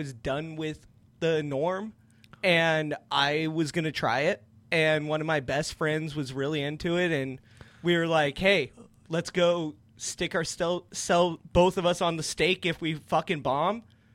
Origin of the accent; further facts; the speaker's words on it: Alaska, United States; also born or lived in Philippines; But I didn't just grow up in Alaska, though. Being a military kid, I lived half, like, I was born in the Philippines.